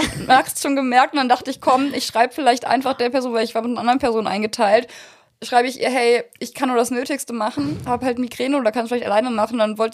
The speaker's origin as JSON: {"language": "German", "region": "North Rhine-Westphalia", "country": "Germany", "lives_now": "Kenzingen, Germany", "said": "ich komme eigentlich aus der Nähe von Köln, also NRW, und bin im November nach Kenzing gezogen, also Ecke Freiburg."}